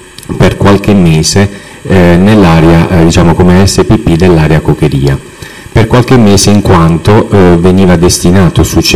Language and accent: Italian; Mola di Bari, Apulia, Italy; born there; now in Massafra, Italy; sono nato a Mola di Bari il 1 maggio del 1975.